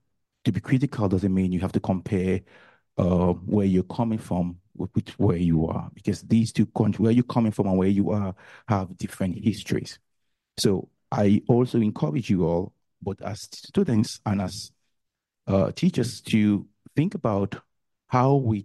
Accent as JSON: {"language": "English", "country": "Cameroon", "tie": "born or raised there", "second_language": "English", "moved": "as an adult", "lives_now": "Finland", "said": "All my time, all my life growing up in Cameroon, I learned about"}